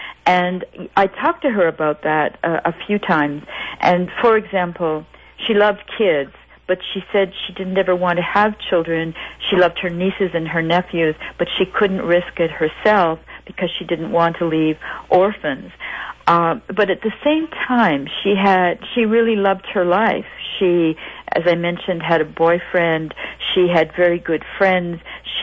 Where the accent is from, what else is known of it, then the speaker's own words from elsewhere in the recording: Canada; even though for me as a Canadian it's balmy in Washington.